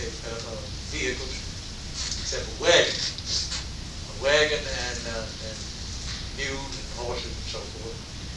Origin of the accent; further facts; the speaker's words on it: Danville, Virginia, United States; But I was born and raised in Danville, in the southern part of Virginia, right near the North Carolina line. Matter of fact, a lot of people don't think I'm from North Carolina, with this bingo.